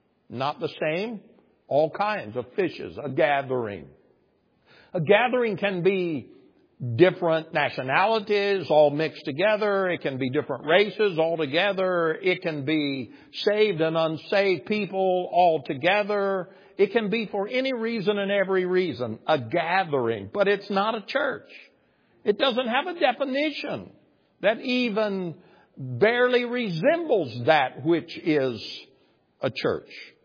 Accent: Arkansas, United States; Some might say ecclesia. I don't. I'm from Arkansas. I believe it's ekklesia.

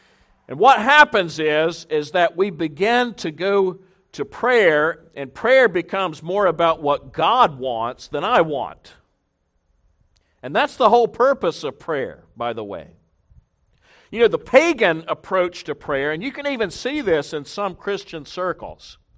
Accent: the South, United States; that may be surprising to some of you because I'm a Southerner. You know, every time I go back home, I say, man, look how slow everybody is. Now, I've really gotten used to Jersey.

